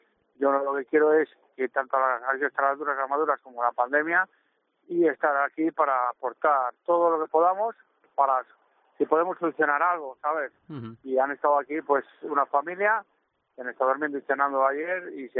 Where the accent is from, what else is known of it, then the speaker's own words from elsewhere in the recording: Tudela de Duero, Castile and León, Spain; Somos del pueblo de Tudela y son gente que están aquí siempre, ¿sabes?